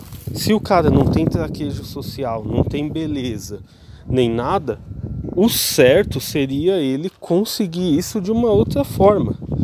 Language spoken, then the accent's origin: Portuguese; Brasília, Federal District, Brazil; eu sou feio, eu sou candango, pessoal